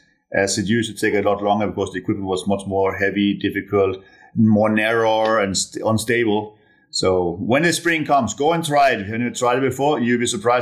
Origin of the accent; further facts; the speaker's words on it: Canary Islands, Spain; And growing up in Canary Islands, we can do all outdoor sports all year long, which is pretty much unbeatable.